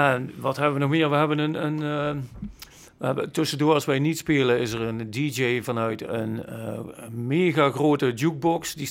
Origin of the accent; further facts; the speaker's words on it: Sint Anthonis, North Brabant, Netherlands; born there; wij drie toevallig, wij komen allemaal uit Sint Tunis, oorspronkelijk.